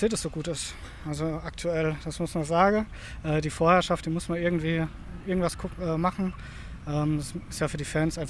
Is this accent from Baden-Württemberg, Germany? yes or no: yes; Gottmadingen, Baden-Württemberg, Germany; Aus dem Bodenseekreis, Gottmarding, so ein kleines Kaff bei Singen.